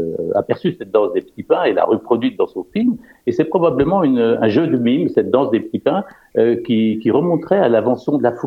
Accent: Lyon, Auvergne-Rhône-Alpes, France; Eh bien oui, puisque nous sommes lyonnais

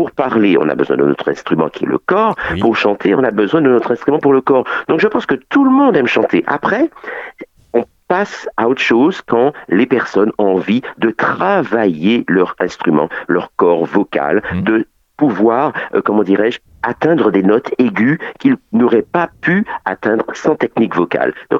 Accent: Martinique, France; très intéressé par le rythme parce que je viens de la Martinique

